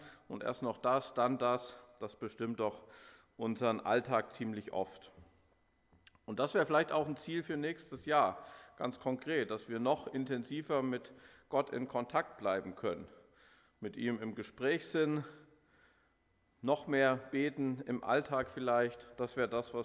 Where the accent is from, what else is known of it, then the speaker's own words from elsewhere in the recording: Saxony, Germany; Oder wie das bei uns im Erzgebirge hieß, das Krippenspiel. Weiß nicht, darf ich noch erwähnen, dass ich aus dem Erzgebirge ja komme?